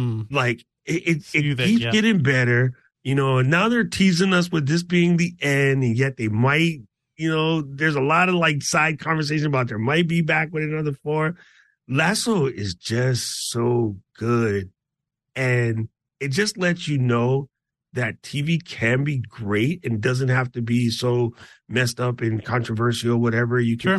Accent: East Coast, United States; now in Hawaii, United States; And, growing up in the East Coast, like I was around bad people that actually knew how to drive. In Hawaii, they're bad people that can't drive.

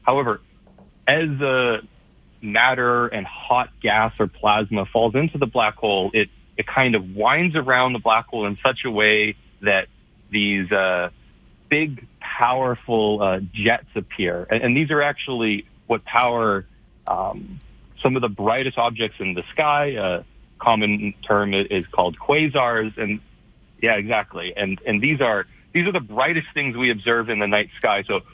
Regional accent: Calgary, Alberta, Canada; I'm from Calgary, so and Canadian

